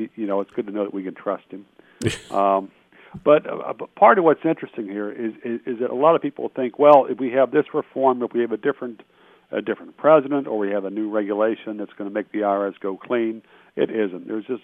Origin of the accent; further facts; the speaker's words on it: Virginia, United States; I was raised in Warren County outside of Front Royal, which used to be known as Helltown. Raised in a place that used to be a beef cattle station, and now it's a zoo conservation center for the Smithsonian.